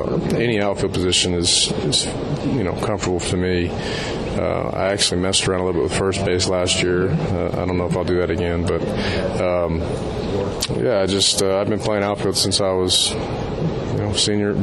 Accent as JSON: {"language": "English", "town": "Austin", "region": "Texas", "country": "United States", "tie": "born or raised there", "said": "Baseball for me growing up in Austin was a seasonal sport."}